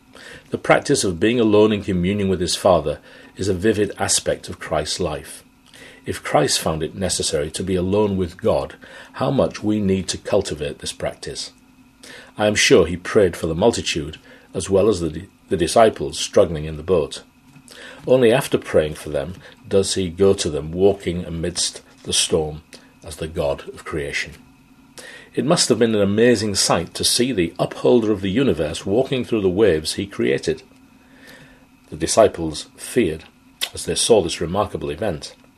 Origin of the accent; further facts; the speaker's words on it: Hull, Yorkshire and the Humber, United Kingdom; I grew up in Hull when it was the greatest fishing port in the country.